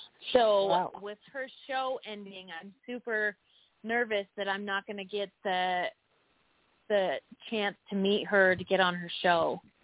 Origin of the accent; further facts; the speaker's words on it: Salt Lake City, Utah, United States; I'm from Salt Lake City, Utah.